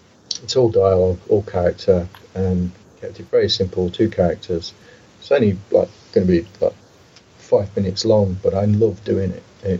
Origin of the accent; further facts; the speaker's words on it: Derby, East Midlands, United Kingdom; I moved away from my hometown of Derby and down to Warwickshire